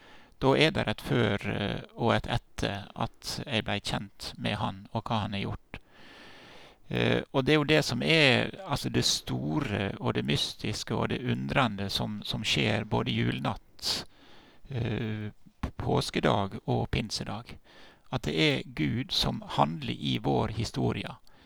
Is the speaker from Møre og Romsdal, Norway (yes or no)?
yes; Ellingsøya, Møre og Romsdal, Norway; moved away as an adult; also born or lived in Oslo / Kristiansand; Jeg kommer jo fra Ellingsøya da, men jeg har jo bott vekk en god del år. Hatt ulike jobber, ikke minst studier i Oslo og Kristiansand, og jobber i Oslo, Hamar, Nord-Troms